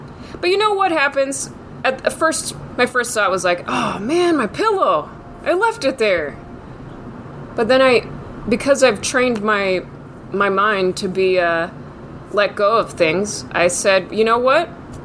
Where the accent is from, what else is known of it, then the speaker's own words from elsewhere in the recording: California, United States; I'm from California, never been.